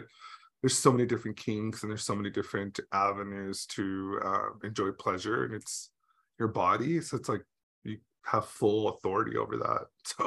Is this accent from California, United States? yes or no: yes; Los Angeles, California, United States; also born or lived in New York; I am born and raised in California, Los Angeles. My parents, most of my family live here.